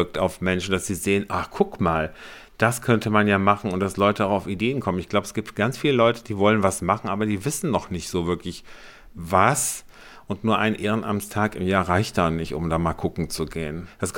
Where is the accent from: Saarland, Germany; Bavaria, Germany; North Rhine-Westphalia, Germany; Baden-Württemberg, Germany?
North Rhine-Westphalia, Germany; Cologne; ich bin gebürtiger Kölner